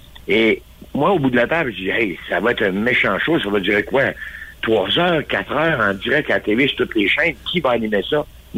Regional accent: Chicoutimi, Quebec, Canada; Et la semaine prochaine, ben, ça sera chez nous à Chicoutimi.

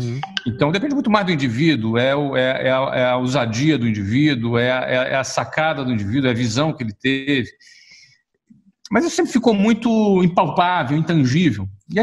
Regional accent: Brazil; moved away; eu, como brasileiro, apesar de morar fora do Brasil, como brasileiro

